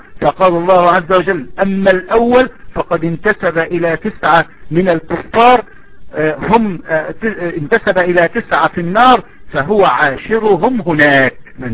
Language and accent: Arabic; Egypt; فكمثلا عندنا في مصر بعض السفهاء ينسبون أنفسهم إلى الفراعين